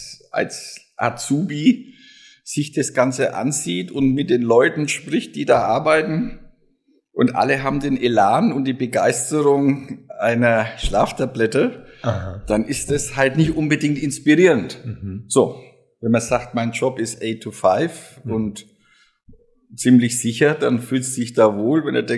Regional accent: Bavaria, Germany; Oh, ich bin Franke, das heißt Lothar Matthäus ist mein sprachliches Vorbild.

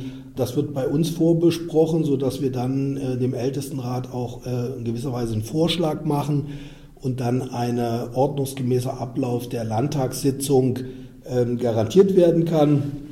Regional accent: Leipzig, Saxony, Germany; born there; Nein, ich bin in Leipzig geboren. Meine Eltern haben damals in Delitzsch gewohnt. Also das heißt, ich bin wirklich nur in Leipzig geboren.

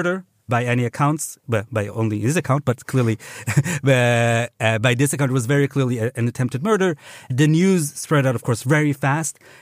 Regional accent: Jerusalem, Jerusalem District, Israel; now in Berlin, Delaware, United States; I live in Neukölln actually since 20 years. I am originally from Jerusalem

